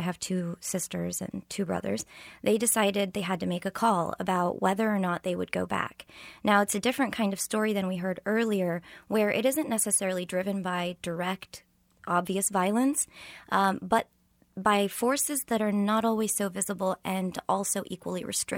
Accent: Lawrence, Kansas, United States; I grew up in Lawrence, Kansas, the daughter of Egyptian parents that had come from Egypt as educational migrants.

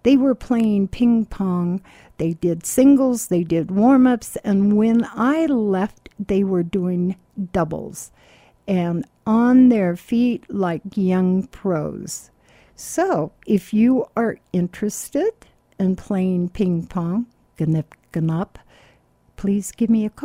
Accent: Pacific Grove, California, United States; And I'm from Pacific Grove. Before I moved here from the Monterey Peninsula, I lived in Pacific Grove. And I lived down about a mile from Lover's Point, where his plane crashed.

